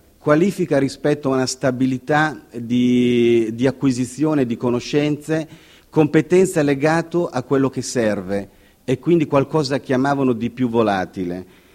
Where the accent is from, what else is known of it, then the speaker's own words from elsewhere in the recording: Emilia-Romagna, Italy; io e il professor Ruffini siamo romagnoli.